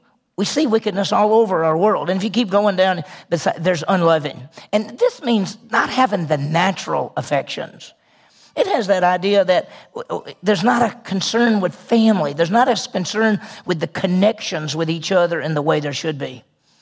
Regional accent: Mississippi, United States; also born or lived in Texas; now in Oklahoma, United States; I grew up in Mississippi, so that's the South. And then I lived in Texas, and then I live here. And I've lived here for 30 years, and I love it.

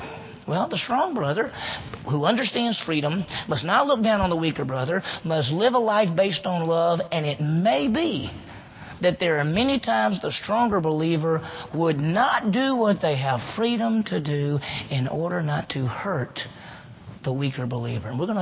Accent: Mississippi, United States; In fact, when I grew up in Mississippi and I started being involved with some churches or being involved with the church, I met people who said any dancing at all is wrong.

